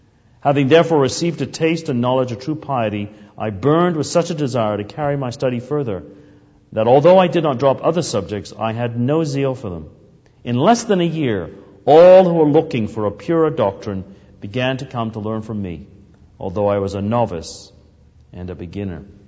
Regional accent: England, United Kingdom; And I grew up in England in my earliest years, and I can remember very vividly falling into a bog.

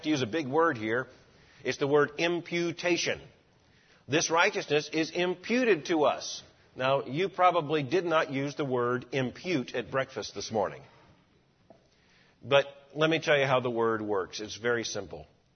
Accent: Florida, United States; Now, I grew up in Florida. I'm intimately acquainted with snakes.

